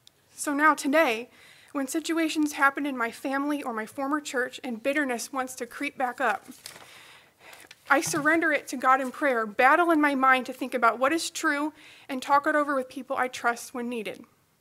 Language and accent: English; Ohio, United States; Some of you know that I grew up in Ohio attending the Apostolic Christian Church, which is the same denomination that they once attended here in Indiana.